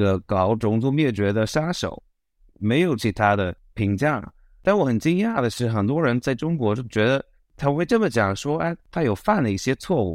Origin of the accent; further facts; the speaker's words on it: Boston, Massachusetts, United States; born there; Chinese is a second language; 我出生在美国波士顿附近